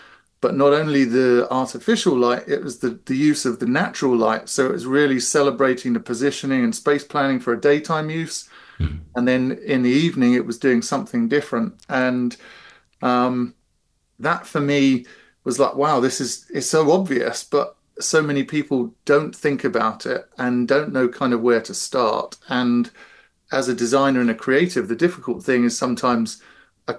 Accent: Colchester, East of England, United Kingdom; because I grew up in Colchester, which is England's oldest recorded town

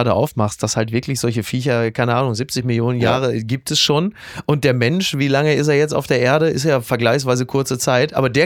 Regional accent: England, United Kingdom; German is a second language; Also als Engländer, als Brite sagt man, ja.

